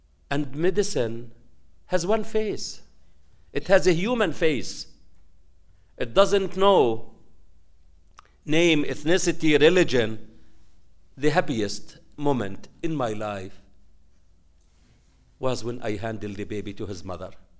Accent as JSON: {"language": "English", "town": "Jabalia", "region": "Gaza Strip", "country": "Palestine", "said": "I wanted them to know that I am from Jabalia refugee camp, with the full meaning."}